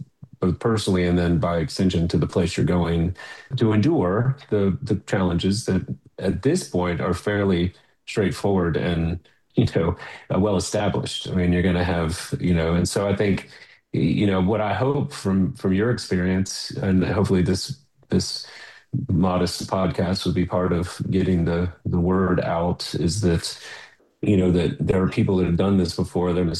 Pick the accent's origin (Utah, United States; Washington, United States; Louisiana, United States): Louisiana, United States; Baton Rouge; I'm from Baton Rouge, and I think there's one church in Baton Rouge.